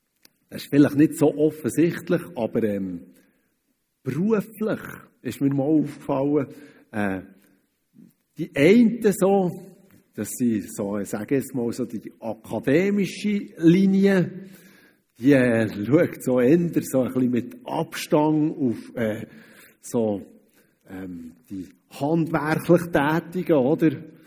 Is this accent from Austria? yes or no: no; Switzerland; Weil vielleicht gerade als Schweizer, oder?